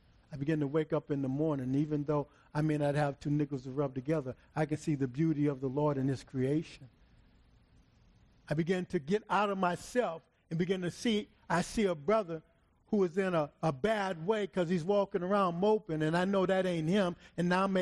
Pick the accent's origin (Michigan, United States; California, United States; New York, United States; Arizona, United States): California, United States; Los Angeles; but I'm a crackhead from South Central.